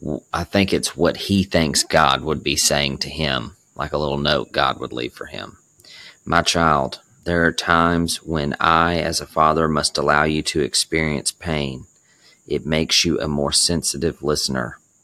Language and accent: English; Montgomery, Alabama, United States; also born or lived in Texas; I resigned, which was traumatic, and decided to move back to Montgomery, my hometown.